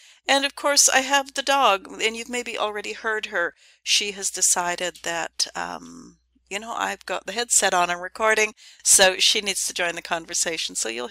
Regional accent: Canada; I'm a Canadian

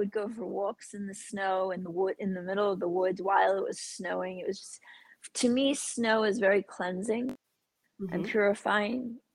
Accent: New York City, New York, United States; I'm from the South Bronx. I'm not from LA, right? Okay. So I'm from New York. So I'm a New Yorker.

